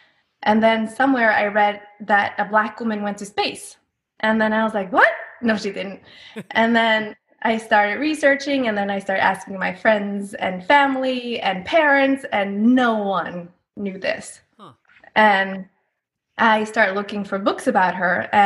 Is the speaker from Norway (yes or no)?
yes; Norway; English is a second language; moved away as an adult; now in New York, United States; growing up in Norway, where everyone is blonde with blue eyes